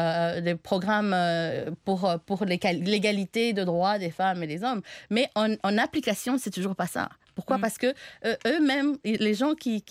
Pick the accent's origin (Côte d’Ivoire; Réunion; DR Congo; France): DR Congo; Un exemple simple, chez moi, en République démocratique du Congo, on a des ethnies où c'est la femme qui est le chef de la famille.